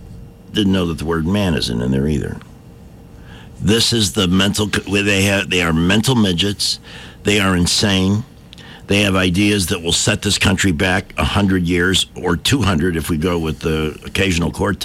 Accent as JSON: {"language": "English", "town": "Montgomery", "region": "Alabama", "country": "United States", "said": "I'm from Montgomery and I'm a talk show host there."}